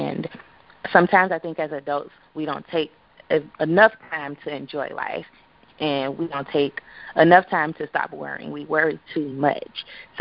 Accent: Miami, Florida, United States; I grew up in Liberty City, so that was the only style of dance that I knew at point.

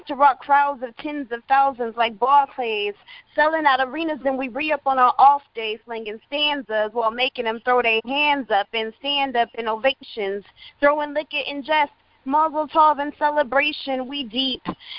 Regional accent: Stockton, California, United States; I'm from Stockton, California.

